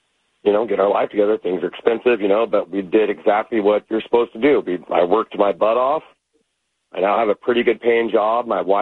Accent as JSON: {"language": "English", "region": "Idaho", "country": "United States", "tie": "born or raised there", "said": "I grew up in North Idaho on food stamps."}